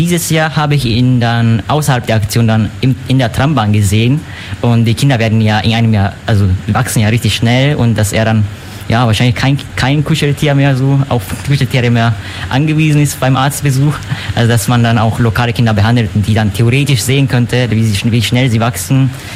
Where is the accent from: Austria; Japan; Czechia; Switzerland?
Japan; aber ich komme aus Japan